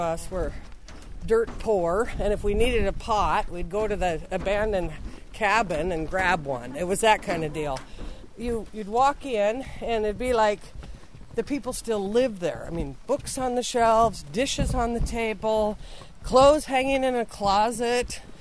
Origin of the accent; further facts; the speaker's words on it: Seattle, Washington, United States; now in Port Alexander, United States; I'd been seining since 74 up here, and I grew up in Seattle, and once I hit Southeast Alaska, I was like, this is it.